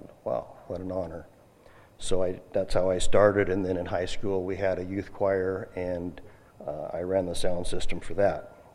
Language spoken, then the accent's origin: English; Albany, United States; I grew up in Albany First Baptist Church.